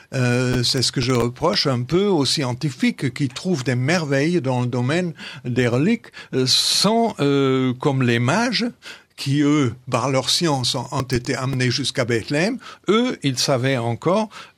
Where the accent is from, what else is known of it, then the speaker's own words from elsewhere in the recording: Germany; Et comme je viens de l'Allemagne, je peux un petit peu contribuer à faire ce lien